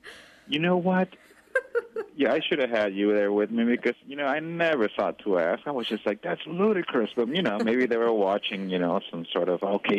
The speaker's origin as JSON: {"language": "English", "country": "United States", "said": "And me being an American, I still care very much about what happens down there."}